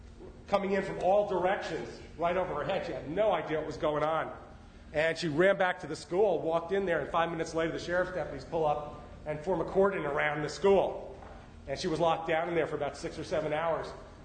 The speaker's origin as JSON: {"language": "English", "town": "Littleton", "region": "Colorado", "country": "United States", "said": "I'm from Littleton, Colorado."}